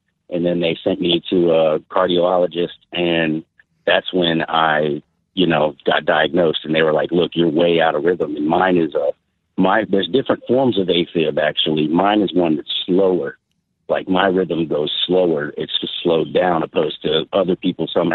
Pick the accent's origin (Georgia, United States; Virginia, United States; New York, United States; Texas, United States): Virginia, United States; Manassas; I'm from Manassas.